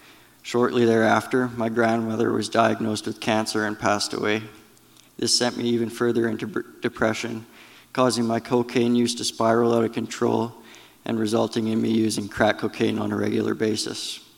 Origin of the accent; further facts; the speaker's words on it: Alberta, Canada; also born or lived in Northwest Territories; I was born in Northwest Territories into a good Christian family, but moved shortly thereafter to Alberta for my dad's work. I was homeschooled until grade 4